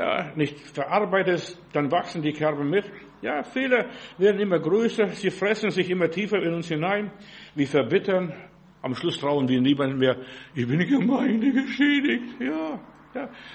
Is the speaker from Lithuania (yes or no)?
yes; Klaipėda, Klaipėda County, Lithuania; Ich bin in Memel, in Litauen, da wo ich gewohnt, wo ich groß geworden bin.